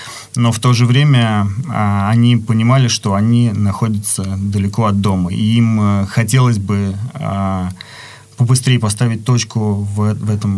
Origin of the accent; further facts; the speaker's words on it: Vladimir, Vladimir Oblast, Russia; и я из Владимира.